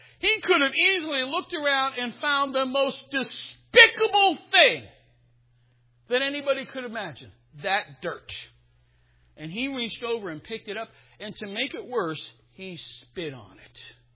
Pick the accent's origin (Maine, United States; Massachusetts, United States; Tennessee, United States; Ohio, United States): Massachusetts, United States; Boston; I'm from Boston, the side that won.